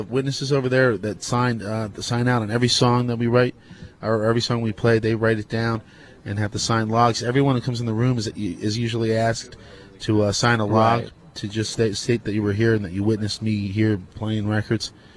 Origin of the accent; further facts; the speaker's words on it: Kearney, New Jersey, United States; also born or lived in Newark; Kearney. I was born in Newark and lived in Kearney most all of my life.